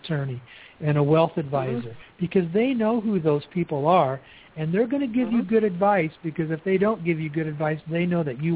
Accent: Newberg, Oregon, United States; moved away as an adult; I grew up in Newburgh. You know, it's about 35 miles there from Albany. I moved to Newburgh when I was 5 and moved away when I was 25. That's where I grew up.

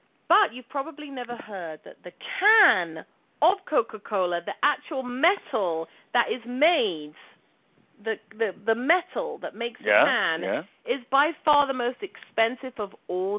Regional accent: London, United Kingdom; even living and growing up in London

